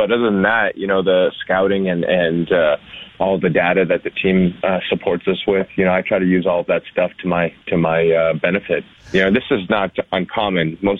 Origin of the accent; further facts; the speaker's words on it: Mimico, Ontario, Canada; I grew up in Mimico.